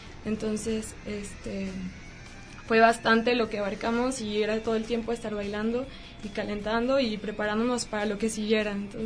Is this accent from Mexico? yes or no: yes; Xalapa, Veracruz, Mexico; moved away; Hace aproximadamente 3 años me mudé para acá. Y igual, o sea, me costó mucho trabajo adaptarme porque soy de Jalapa, Veracruz.